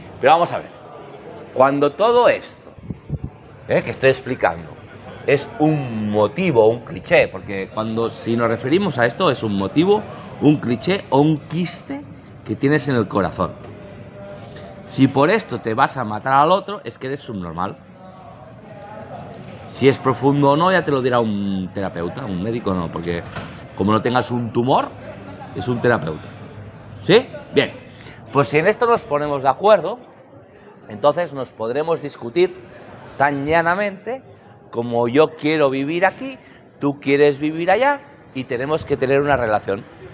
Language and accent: Spanish; Catalonia, Spain; Porque aquí en Cataluña, yo como catalán, hemos tenido un sesgo